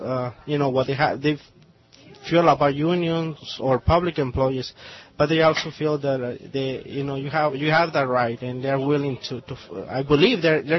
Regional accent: Jalisco, Mexico; English is a second language; now in United States; I'm from Mexico, the state of Jalisco.

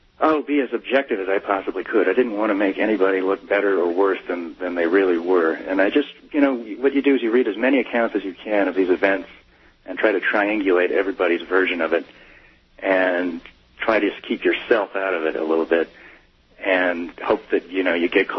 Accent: Denver, Colorado, United States; and we moved to Denver, and that's where I grew up.

